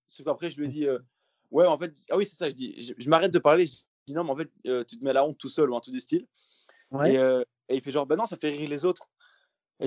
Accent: Rochefort, Wallonia, Belgium; je Rochefort, et je dis « Ouais, je suis belge, en fait, tu vois. »

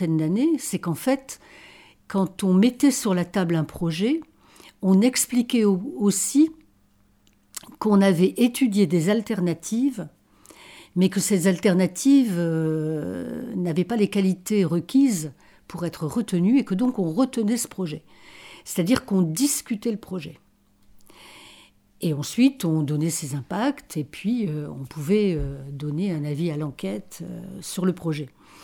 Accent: Dunkirk, Hauts-de-France, France; Moi, je viens de Dunkerque, du Nord.

